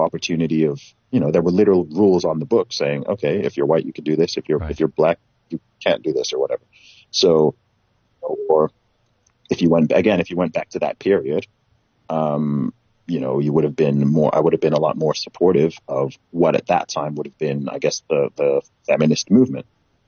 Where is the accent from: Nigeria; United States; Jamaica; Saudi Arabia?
Saudi Arabia; dude, I grew up in Saudi Arabia.